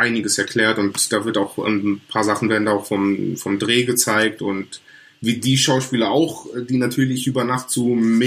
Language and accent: German; Cologne, North Rhine-Westphalia, Germany; ich komme aus Köln, hier war das an Karneval